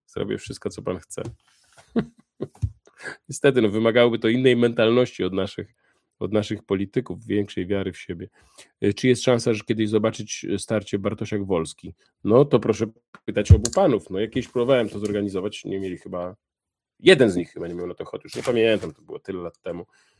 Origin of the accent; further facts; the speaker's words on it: Warsaw, Masovian Voivodeship, Poland; Ja się urodziłem w roku 80, pamiętam polskie drogi lat 80 i 90, pamiętam polskie stacje benzynowe, infrastrukturę, sklepy, ludzi, miasto, jak Warszawa, moje miasto rodzinne wyglądała w tamtych czasach